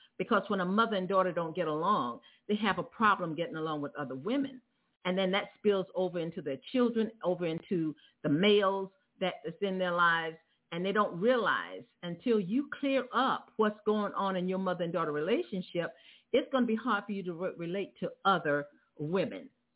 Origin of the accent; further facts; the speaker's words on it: Lake City, South Carolina, United States; I was raised right there in Lake City, South Carolina, right up the street from you.